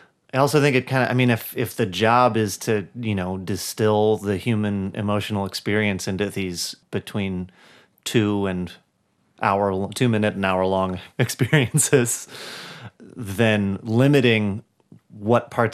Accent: Wisconsin, United States; It brought me back to like growing up in Wisconsin, which is kind of in the north of the United States, and it's very cold.

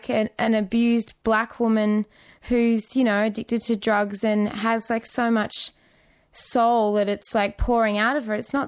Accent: Sydney, New South Wales, Australia; I'm a singer from Sydney.

